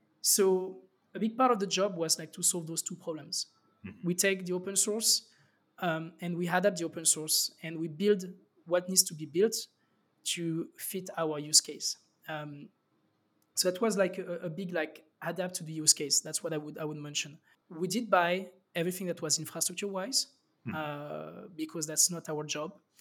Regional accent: France; accent: French; English is a second language; So as you can hear from my beautiful French accent, I'm French.

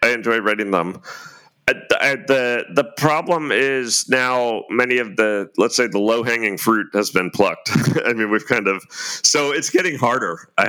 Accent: Germany; So, for example, listeners may know, I am half American, half German. And in my childhood, I grew up on a U.S. Army base in Germany.

